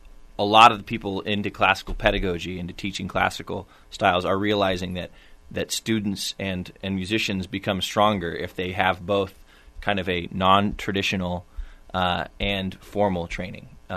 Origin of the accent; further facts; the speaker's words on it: Oregon, United States; local connections where I grew up in Northwest Oregon, I got a lot really into like folk songs, logging and fishing ballads of the Pacific Northwest.